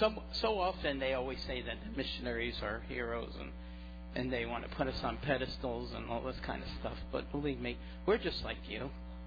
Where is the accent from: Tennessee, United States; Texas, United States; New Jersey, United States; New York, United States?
New Jersey, United States; Hillside; I'm Italian from Hillside, New Jersey, so I don't want the outfit or the mustache fool you.